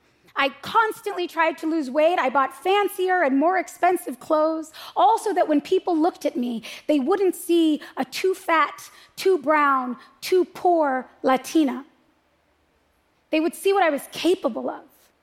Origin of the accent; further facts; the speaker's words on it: United States; I'm an American.